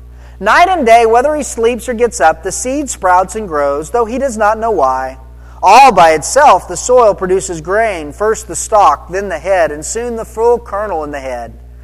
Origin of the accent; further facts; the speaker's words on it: New Mexico, United States; I mean, I grew up in New Mexico. I grew up with rocky, dusty mountains